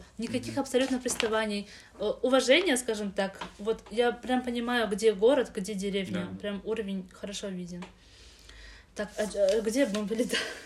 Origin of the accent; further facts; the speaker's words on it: Khujand, Sughd, Tajikistan; я не в Худжанде живу, я просто сказала, что я из Худжанда.